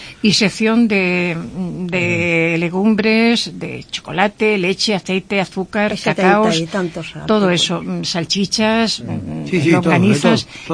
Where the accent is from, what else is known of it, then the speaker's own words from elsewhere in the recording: Albacete, Castilla-La Mancha, Spain; now in Cáceres, Spain; Soy albaceteña. Y entonces vivo muchos años en Extremadura, muchísimo tiempo en Cáceres, pero bueno, están allí mis raíces. Y con cierta frecuencia acudo a mi tierra a ver a mi familia.